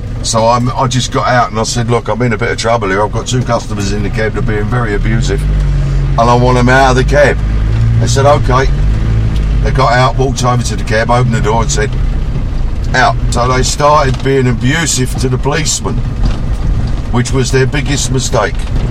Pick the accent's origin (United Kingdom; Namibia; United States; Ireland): United Kingdom; London; I'm a Cockney.